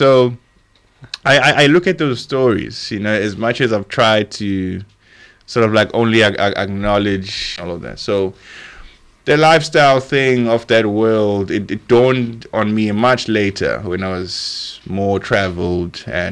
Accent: South Africa; first language Zulu; English is a second language; IsiZulu is my native tongue.

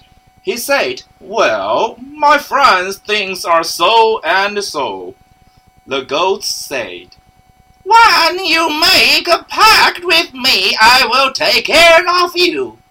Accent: Taiwan; English is a second language; Welcome to the Anataxis and Anamorphosis. … from Taiwan.

